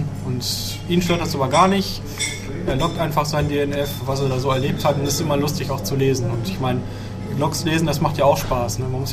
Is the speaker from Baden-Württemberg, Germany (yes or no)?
no; Hamburg, Germany; ja, ich bin aus Hamburg